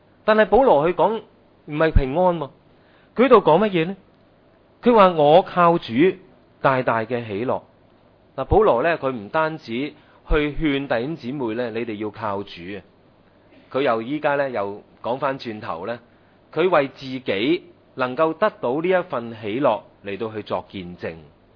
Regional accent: China; 我们中国人有句说话，得人因果就千年记。

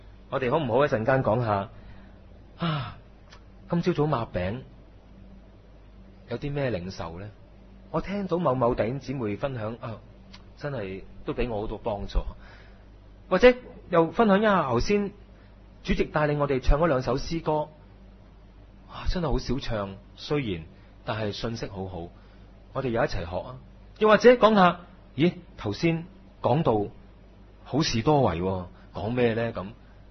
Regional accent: Hong Kong; 因为我们香港人或者中国人即是很想大家可以坐在一间圆台上

